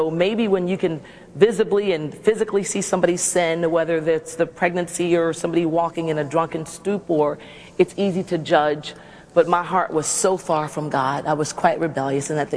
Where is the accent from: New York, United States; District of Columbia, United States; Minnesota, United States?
District of Columbia, United States; Washington; Well, born and raised in Washington, D.C. They're the nation's capital, and my mom and dad love the Lord.